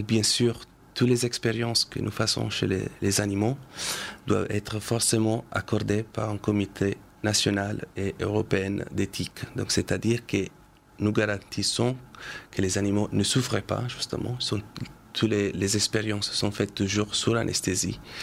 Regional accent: Italy; now in Lille, France; j'ai eu plusieurs offres en France, en Italie, donc dans mon pays d'origine

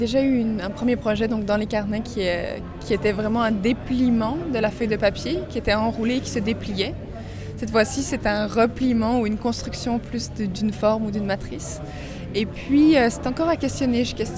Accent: Switzerland; À la base, je suis suisse d'origine.

